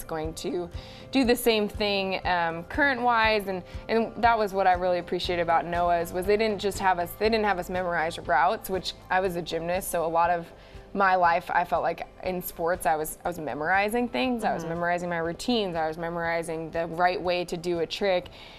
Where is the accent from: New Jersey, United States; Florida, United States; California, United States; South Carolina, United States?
California, United States; San Diego; And so I'm from San Diego, so I always brought my surf wetsuit out with me